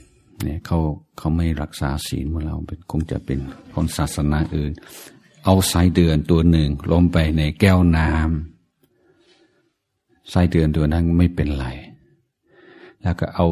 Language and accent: Thai; Isan, Thailand; ผมเป็นคนอีสาน